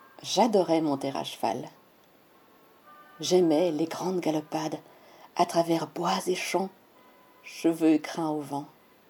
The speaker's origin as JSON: {"language": "French", "country": "Belgium", "said": "Je suis belge."}